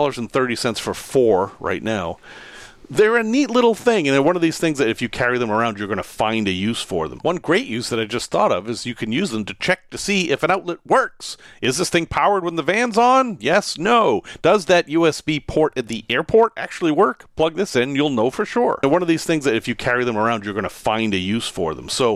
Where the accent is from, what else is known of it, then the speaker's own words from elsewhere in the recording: Salem, Massachusetts, United States; for most of my childhood growing up in Salem, this was no man's land. It was abandoned.